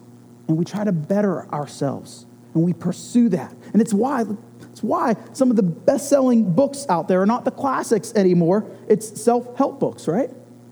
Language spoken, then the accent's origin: English; Youngstown, Ohio, United States; I grew up in Youngstown, Ohio. It's the 9th most dangerous city per capita. And I grew up around death.